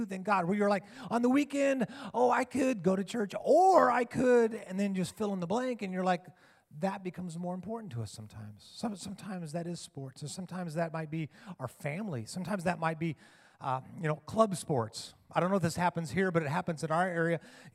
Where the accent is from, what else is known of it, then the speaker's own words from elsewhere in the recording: Denver, Colorado, United States; I grew up in Denver, so I'm a Broncos fan.